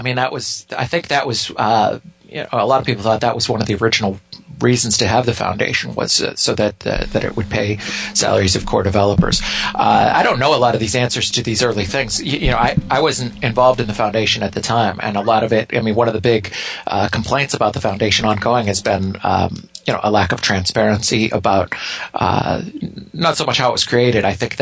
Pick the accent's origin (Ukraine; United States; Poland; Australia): United States; I'm an American, but I spent half of my year traveling outside this country.